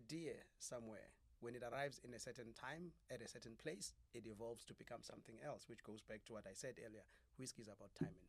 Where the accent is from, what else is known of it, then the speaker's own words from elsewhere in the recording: Stanger, KwaZulu-Natal, South Africa; born there; No, I was born in Stenga, Kwatuguza.